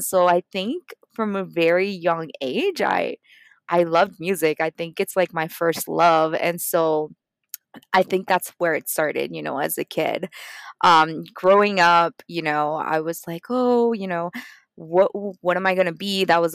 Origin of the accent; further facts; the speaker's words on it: Puerto Rico; I like to say that I'm from a lot of places. I'm originally from Puerto Rico. That's where I was born and raised.